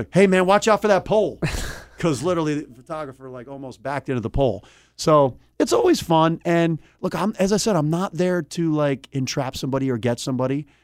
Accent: Philadelphia, Pennsylvania, United States; I grew up in Philadelphia. I went down the shore and I'm passionate about Philly sports

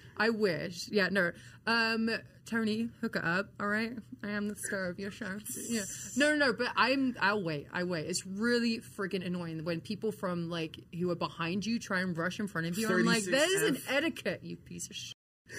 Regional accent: England, United Kingdom; this one giant stadium, you know, in London, and it's Wembley Stadium. So yeah, to go there and be in my home country with all my friends and family

